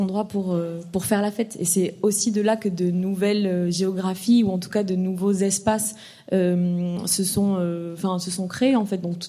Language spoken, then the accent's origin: French; Toulouse, Occitanie, France; Moi, j'ai grandi, je suis née à Toulouse, et j'ai grandi donc dans cette ville